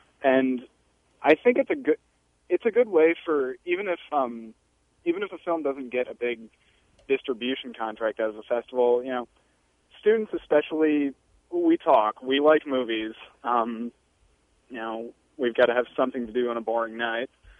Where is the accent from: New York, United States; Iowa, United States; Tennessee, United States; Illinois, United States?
Iowa, United States; Iowa City; Well, I'm from Iowa City, but I went to college in Beloit, Wisconsin